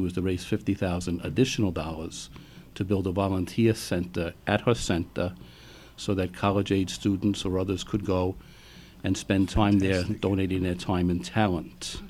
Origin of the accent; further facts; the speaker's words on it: Ireland; Now, I'm Irish.